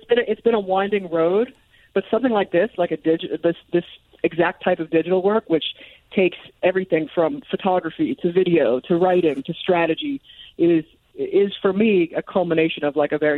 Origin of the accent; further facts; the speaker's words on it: New Jersey, United States; Megan is from North Jersey. I'm from Central Jersey.